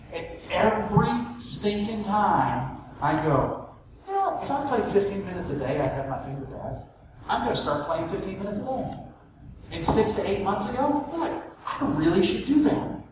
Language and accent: English; the South, United States; accent: southern; Do I hear my southern accent come out of my head?